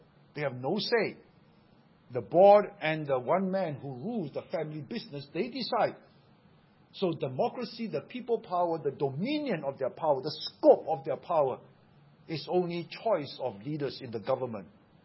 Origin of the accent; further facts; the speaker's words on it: Seremban, Negeri Sembilan, Malaysia; That's how I grew up in Seremban